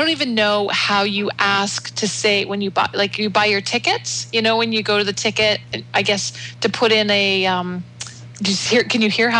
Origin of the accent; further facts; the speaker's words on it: Canada; Well, you know, I'm Canadian, and up here in Canada, we have our fireworks on July the 1st